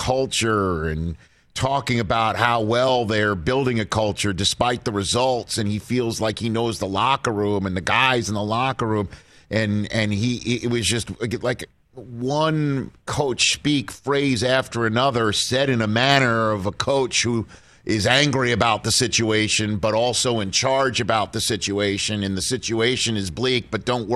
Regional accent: New York, United States; I am from the New York area, and as you know, I'm a Jet fan since birth

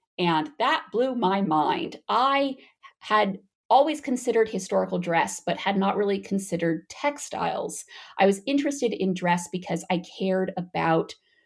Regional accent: Los Angeles, California, United States; So I grew up in Los Angeles loving period dramas.

